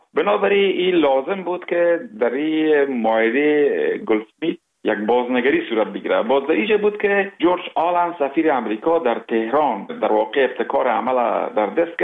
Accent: Mazar-i-Sharif, Balkh, Afghanistan; ما اصلا از کابل هستیم، ولی خب تولد ما در شهر مزار شریف صورت گرفت. مکتب هم در مزار شریف، مکتب تجربوی آغاز کردیم و بعد از تکنیکوم نفت و گاز مزار شریف با پایان رساندیم. متولد سال 1338 هستم، در حدود 64 سال.

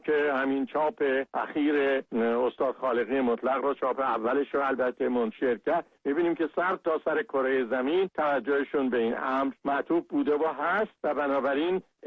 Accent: Iran; ما که ایرانی هستیم

